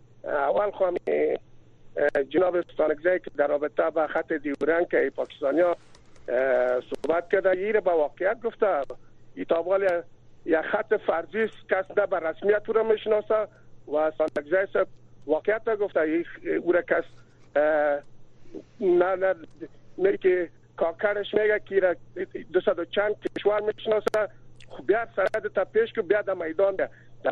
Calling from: Jalalabad, Nangarhar, Afghanistan; از جلال آباد هستم.

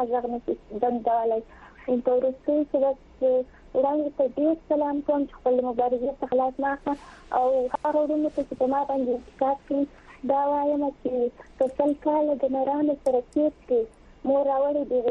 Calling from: Helmand, Afghanistan; تا په امریکا کې زه په هلمند کې یم، هلمند کې

